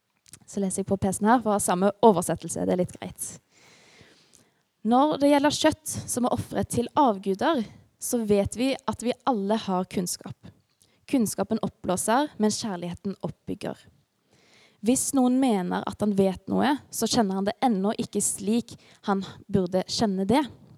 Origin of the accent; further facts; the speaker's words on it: Sandnes, Rogaland, Norway; also born or lived in Haugesund / Bergen / Halden; now in Fredrikstad, Norway; Vi bor i Fredrikstad. Mikael er fra Fredrikstad, og jeg er fra Sandnes. Men har bodd litt rundt i landet, bodd litt i Haugesund-området, bodd litt i Bergen og bodd i Halden, og nå er det Fredrikstad. Jeg er 25 år, så jeg er relativt ung.